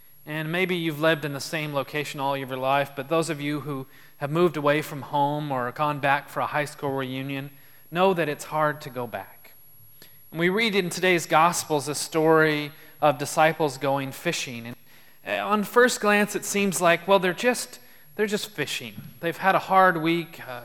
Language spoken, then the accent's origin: English; Texas, United States; moved away as an adult; it was kind of a homecoming for me because I grew up in Texas. I spent the first 22 years of my life there. Moved away from Texas and decided I never wanted to go back.